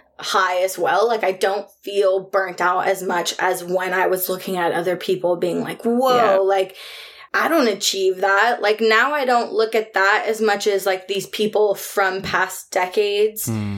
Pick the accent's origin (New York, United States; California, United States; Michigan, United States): New York, United States; born there; my family's all from New York. Like, I was born in New York